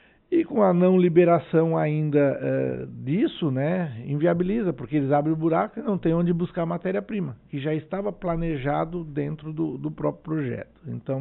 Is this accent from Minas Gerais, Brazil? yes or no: no; Cocal do Sul, Santa Catarina, Brazil; Eu sou de Cocal